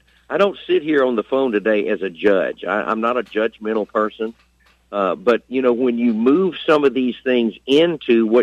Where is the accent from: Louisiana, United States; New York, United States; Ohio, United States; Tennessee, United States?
Louisiana, United States; Shreveport; We grew up in Shreveport together. My dad and her dad were best friends in high school.